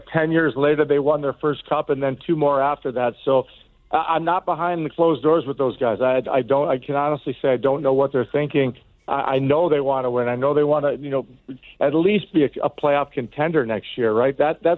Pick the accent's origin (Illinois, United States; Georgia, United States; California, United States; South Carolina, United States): Illinois, United States; Evergreen Park; I'm going to go out on a limb and say I'm the best from Evergreen Park in Chicago.